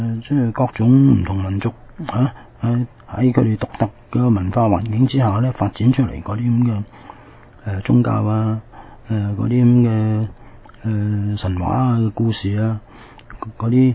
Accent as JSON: {"language": "Cantonese", "country": "China", "said": "即係我哋中國人講咧，就用個天啦，個天道啊。所以個人，我哋中國咧就講個人道同個天道咧"}